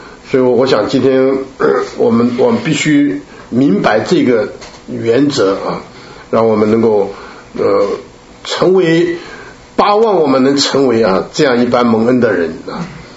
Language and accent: Chinese; China; 这个犹太人的思想跟我们中国人也蛮相近的啊。我们中国人呢，你到中国去看，到处都有亭子啊。